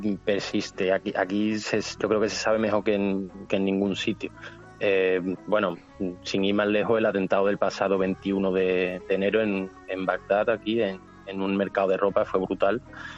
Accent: Seville, Andalusia, Spain; Yo soy de Sevilla.

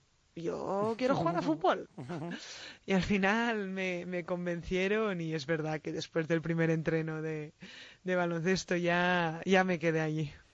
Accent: Binissalem, Balearic Islands, Spain; cuando tenía 7 años sí que empecé en el club de fútbol en Binissalem, en mi pueblo.

